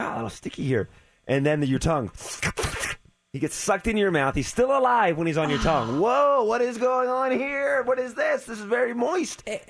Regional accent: Northeast, United States; Because for me, growing up in the Northeast, you think one gnat is bad.

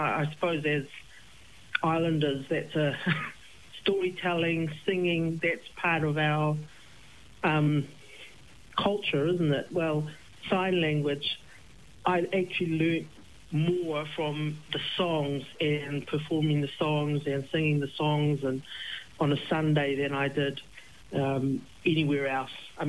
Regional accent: Wellington, New Zealand; also born or lived in Samoa; I was born in Samoa, but our family migrated to New Zealand back in 63. I was raised in Wellington, so I grew up in Wellington until I got married to an Aucklander, and we shifted up to Auckland

